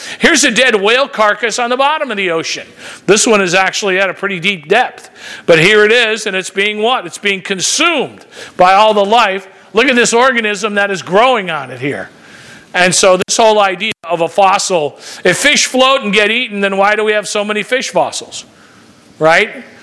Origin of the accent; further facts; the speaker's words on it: Cuttyhunk Island, Massachusetts, United States; I grew up on Cutty Hunk Island off the coast of Massachusetts near Martha's Vineyard in a family of fishermen.